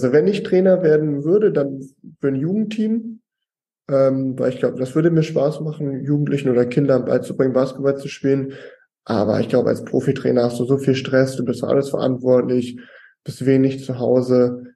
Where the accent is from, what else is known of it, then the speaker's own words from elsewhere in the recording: Hamburg, Germany; Ich als Hamburger mag Großstädte ganz gerne.